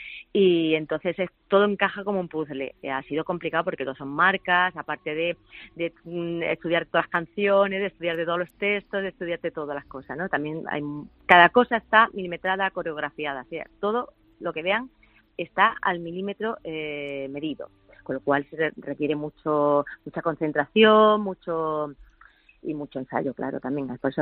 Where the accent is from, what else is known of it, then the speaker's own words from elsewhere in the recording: Málaga, Andalusia, Spain; que soy malagueña